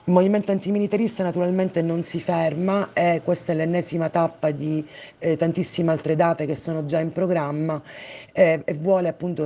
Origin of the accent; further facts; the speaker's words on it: Sicily, Italy; In particolare come siciliani assistiamo a che cosa significhi vivere in una terra